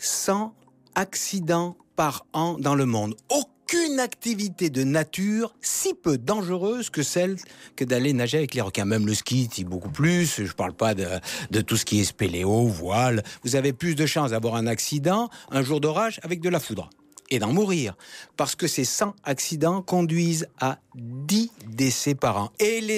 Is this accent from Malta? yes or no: yes; Malta; chez nous, à Malte.